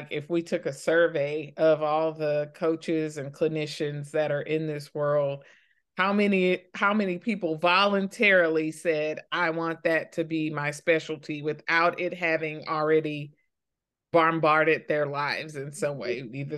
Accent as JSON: {"language": "English", "region": "Texas", "country": "United States", "said": "It all sounds Canadian to me as a Texan, right?"}